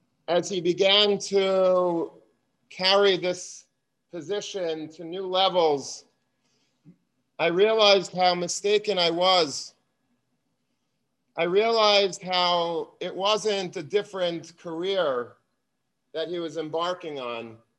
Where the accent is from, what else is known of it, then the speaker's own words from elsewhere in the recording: Long Beach, New York, United States; I knew Rabbi Nathan since I was a young child. I grew up in Long Beach on Long Island